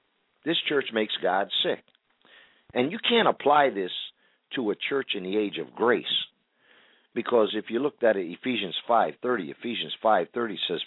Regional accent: New England, United States; now in Imperial Beach, United States; Where I grew up in New England. And, you know, we're broadcasting right now from Imperial Beach, California. But I grew up in New England

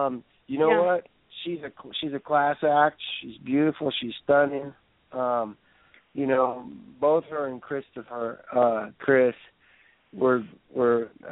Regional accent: Toronto, Ontario, Canada; We're fellow Canadians from Toronto. We modeled together.

